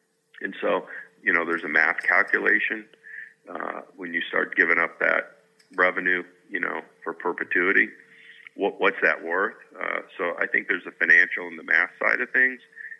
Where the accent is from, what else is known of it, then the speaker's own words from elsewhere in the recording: Tucson, Arizona, United States; I grew up in Tucson, about a 2-hour ride down